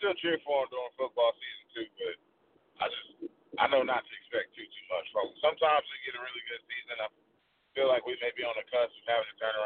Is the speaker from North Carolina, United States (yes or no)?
yes; North Carolina, United States; also born or lived in Atlanta; I was born in Atlanta, but I've spent most of my time in North Carolina. So a lot of my people from Atlanta give me a hard time about being a Panthers fan